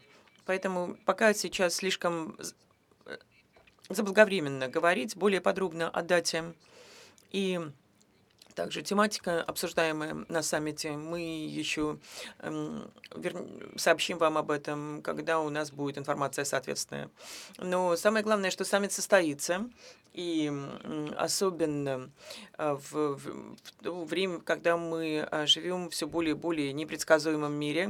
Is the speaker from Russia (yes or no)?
no; Montenegro; Я из Черногории